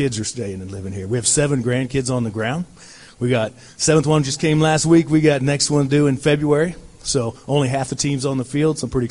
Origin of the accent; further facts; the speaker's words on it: United States; I'm from Butler County, born and raised in the rural parts of Butler County, just north of here.